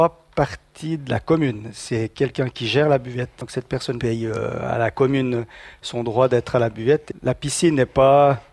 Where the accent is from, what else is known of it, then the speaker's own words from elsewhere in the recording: Broc, Fribourg, Switzerland; Alors moi, quand j'étais petit, j'habitais à Breux.